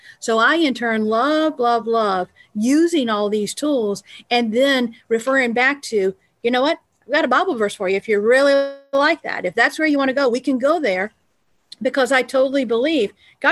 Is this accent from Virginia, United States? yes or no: yes; Virginia, United States; I was born and raised in Virginia in a Baptist church.